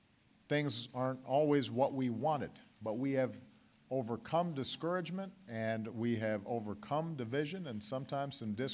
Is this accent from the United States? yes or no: yes; Chicago, Illinois, United States; Meanwhile, up in my hometown of Chicago, Mayor Rahm Emanuel, who is a Democrat, is now offering free community college